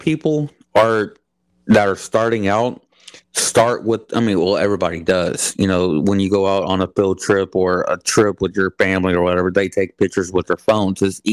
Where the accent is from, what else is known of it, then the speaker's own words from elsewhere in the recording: Houston, Texas, United States; now in Bryan, United States; I'm from Houston. I'm still my wife is from around here. I'm still learning. I've been here in Bryan for a couple a year, about a year.